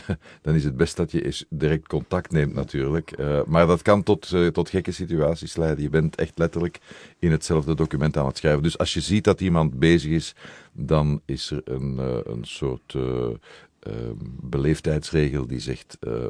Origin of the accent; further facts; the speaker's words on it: Brussels, Belgium; Nee, ik ben Brusselaar. Ik ben een echte Brusselaar.